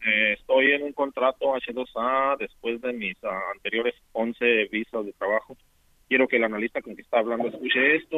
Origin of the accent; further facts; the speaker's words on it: Mexico; moved away as an adult; now in United States; Sí, yo vengo de México. Esta es mi número 12 de visas. Yo empecé en 2006 en Arizona y luego estuve en Michigan y luego duré como por 5 años.